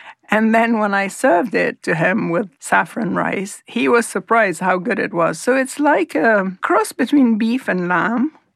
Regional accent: Beirut, Beirut Governorate, Lebanon; And I was brought up in Beirut, which was a seaside city.

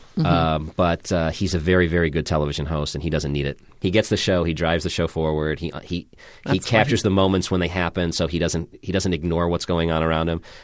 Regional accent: Scotland, United Kingdom; accent: Scottish; you don't want to hear my Scottish accent.

